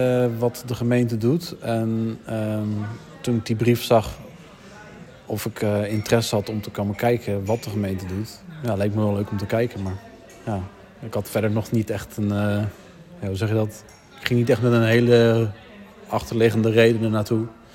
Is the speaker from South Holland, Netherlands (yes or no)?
yes; Voorhout, South Holland, Netherlands; Uit Voorhout, de Boekenburglaan.